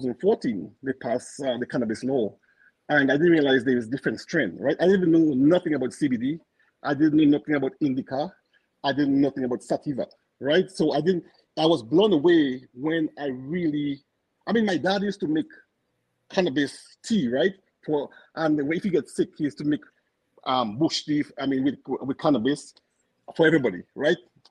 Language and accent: English; Dominica; now in Colorado, United States; growing up in Dominica, especially growing up marijuana